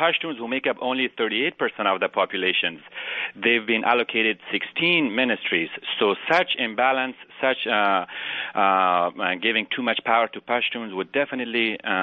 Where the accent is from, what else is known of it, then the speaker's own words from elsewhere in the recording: Kabul, Afghanistan; I'm originally from Afghanistan myself.